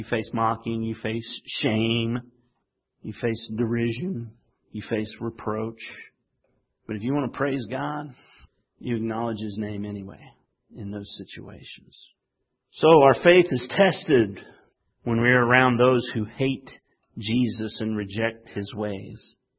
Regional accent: West Virginia, United States; As I've told you, I'm from West Virginia. Not all of our cars run that we have. Some sit in the driveway.

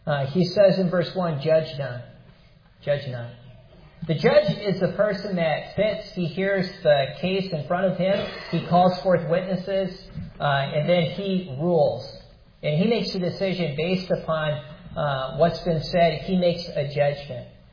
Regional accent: Wisconsin, United States; I grew up in Wisconsin. It's a word where we have a lot of Norwegian people.

